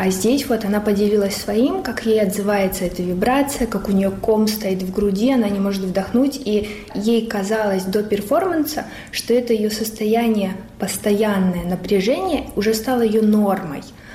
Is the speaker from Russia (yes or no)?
no; Luhansk, Luhansk Oblast, Ukraine; moved away as an adult; Я родилась в Луганске, и я там до 2014 года жила, а после 2014 не была ни разу.